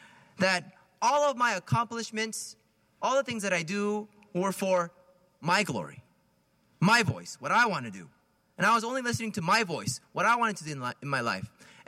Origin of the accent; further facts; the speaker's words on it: Palo Alto, California, United States; growing up in Palo Alto, and I don't know. It seems like everybody's spoiled up there